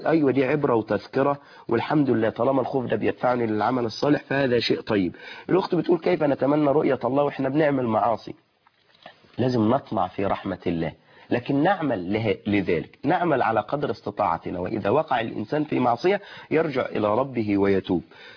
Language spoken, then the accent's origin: Arabic; Egypt; وإحنا بنا كمصريين